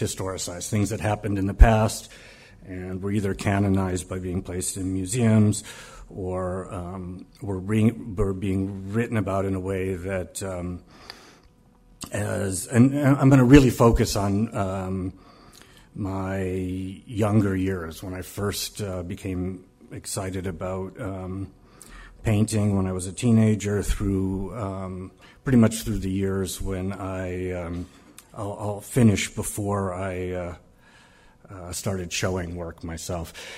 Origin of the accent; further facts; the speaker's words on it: Chicago, Illinois, United States; I was growing up on the South Side, Hyde Park, Chicago, and my father was doing science research at the University of Chicago.